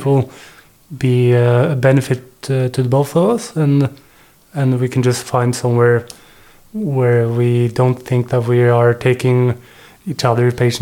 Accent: Asker, Viken, Norway; English is a second language; Small place outside of Oslo, where I also live with my family.

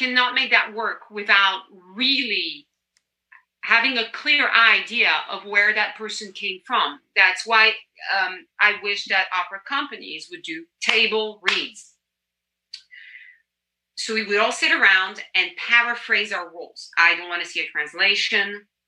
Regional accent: France; accent: French; English is a second language; now in United States; And I would speak like this when I first arrived States and I had a very strong French accent, you know, and, oh, it's so cute. And I'm like, please, I am French.

